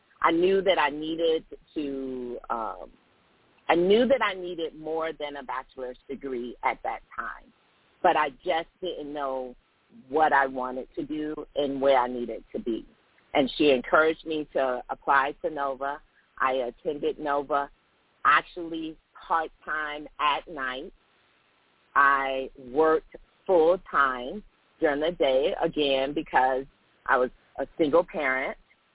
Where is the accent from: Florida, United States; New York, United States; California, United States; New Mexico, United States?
Florida, United States; Riviera Beach; You know, like I said, I'm really from Riviera Beach. So there was the north side, there was the south side. So we grew up and was primarily raised off right there off of 2nd Street.